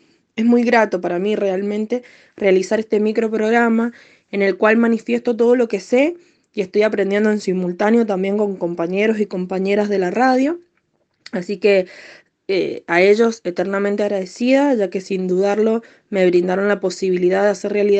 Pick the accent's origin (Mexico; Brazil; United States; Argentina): Argentina; Mendoza; Soy de Mendoza